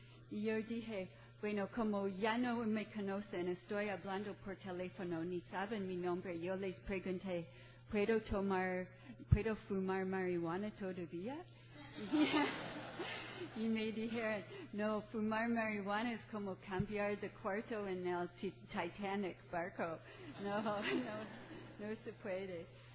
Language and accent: Spanish; Toronto, Ontario, Canada; Spanish is a second language; also born or lived in Mexico; Y yo vengo de Toronto. Yo aprendí español en México.